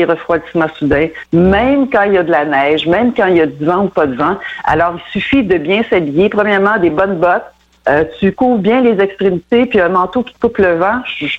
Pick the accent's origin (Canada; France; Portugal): Canada; Trois-Rivières, Quebec; je viens toujours de Trois-Rivières, mon frère est encore là